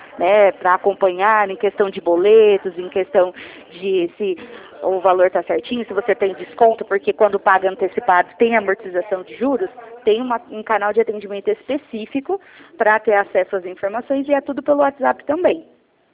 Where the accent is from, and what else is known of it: Jundiaí, São Paulo, Brazil